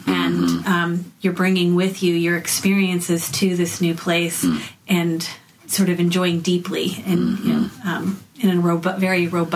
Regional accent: Saudi Arabia; So I grew up in Saudi Arabia in the early 80s, And I was going to an international school there

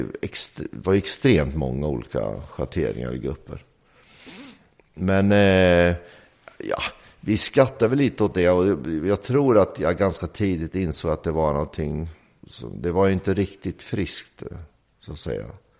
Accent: Norrköping, Östergötland, Sweden; jag är uppvuxen i Norrköping

